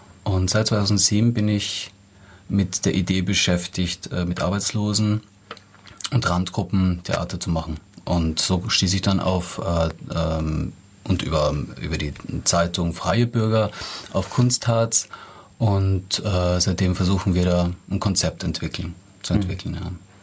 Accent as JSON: {"language": "German", "town": "Graz", "region": "Styria", "country": "Austria", "tie": "born or raised there", "moved": "yes", "lives_now": "Staufen, Germany", "said": "ich bin in Graz geboren und aufgewachsen und habe dort in einem kleinen Theater Schauspiel studiert und 8 Jahre verbracht in dem Theater, in einem professionellen Theater Merz. Und bin seit 2005, lebe ich in Staufen"}